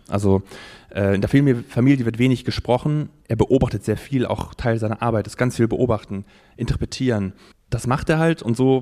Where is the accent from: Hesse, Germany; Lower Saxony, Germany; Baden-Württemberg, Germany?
Lower Saxony, Germany; Wietzen; Alles, was so mit Landwirtschaft zu tun hat, das kenne ich so selber vom Dorf hier. Ich komme so aus Wietzen, Nordkreis.